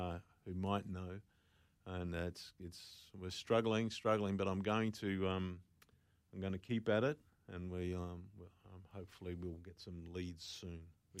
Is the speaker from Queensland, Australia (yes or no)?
yes; Queensland, Australia; I grew up in Queensland, so I did actually see a lot of people move from soccer to rugby league, kids.